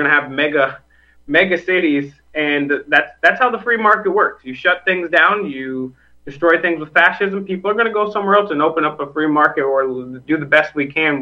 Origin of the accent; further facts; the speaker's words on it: Rhode Island, United States; I'm strongly considering moving away from my home state of Rhode Island.